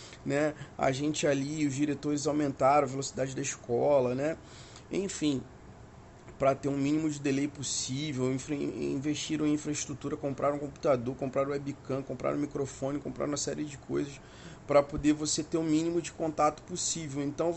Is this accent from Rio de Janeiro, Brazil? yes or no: yes; Rio de Janeiro, Brazil; Para quem não sabe, eu sou do RJ